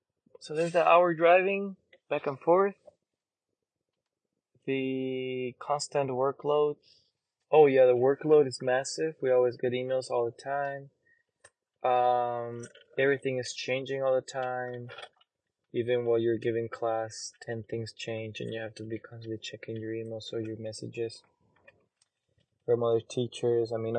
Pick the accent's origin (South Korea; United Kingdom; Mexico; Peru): Mexico; So I'm just from Mexico. And even there, like in the border, we didn't have any Mexican holidays.